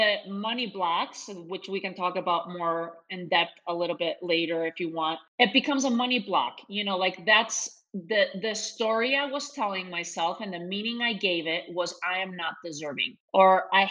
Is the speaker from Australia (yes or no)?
no; Spain; When I was growing up in Spain